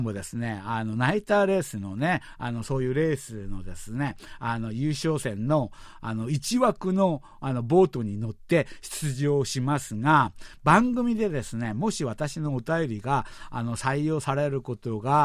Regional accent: Seoul, South Korea; Japanese is a second language; 私みたいに、あの、ソウルで、あの、生まれ育ったやつはですね、ソウルの昔住んでた町をですね、あの私の場合はあのチョンノなんですけれども、

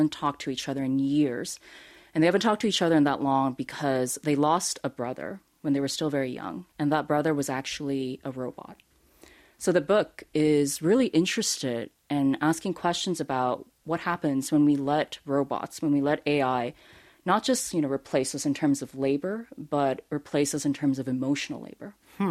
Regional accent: Seoul, South Korea; also born or lived in New York, United States; so I grew up in Seoul in New York

